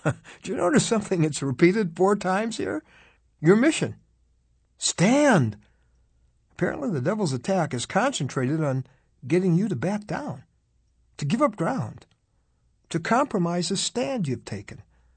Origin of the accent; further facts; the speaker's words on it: the North, United States; Where I grew up in the North, they call it the Civil War.